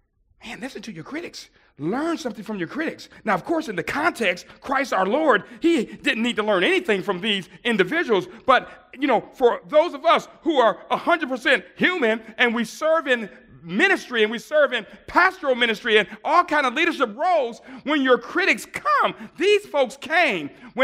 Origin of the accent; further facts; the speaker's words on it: Buffalo, New York, United States; Now, being, you know, born and raised in Buffalo, New York, and from the hood, I was really tempted to go street ministry.